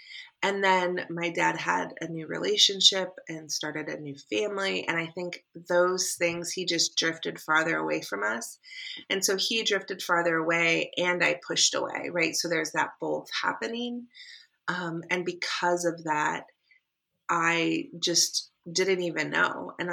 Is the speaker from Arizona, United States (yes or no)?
yes; Arizona, United States; also born or lived in Oregon; I was born in Arizona, but we lived in Oregon for a long time. And then we moved back here when I was like 9 in Arizona.